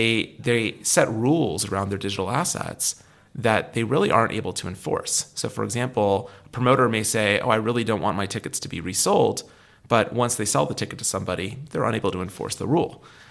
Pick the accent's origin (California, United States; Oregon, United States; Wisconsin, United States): California, United States; San Francisco; And, you know, I grew up in San Francisco.